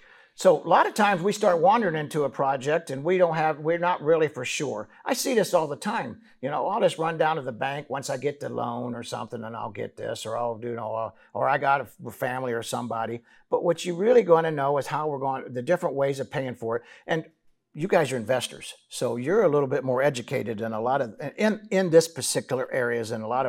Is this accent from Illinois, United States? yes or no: yes; Illinois, United States; I'm from Illinois. I went to the University of Illinois, so no rocks, good.